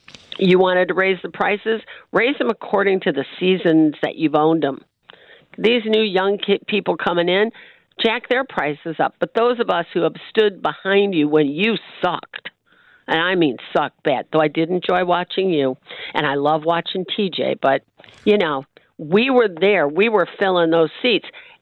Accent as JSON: {"language": "English", "town": "Detroit", "region": "Michigan", "country": "United States", "tie": "born or raised there", "also_born_or_lived": "Chicago", "lives_now": "Ohio", "said": "I grew up in Detroit. We moved to Chicago for 9 years. We drove back to the Lions. Mm-hmm. Got stuck, moved back to Michigan. Got stuck here in Ohio."}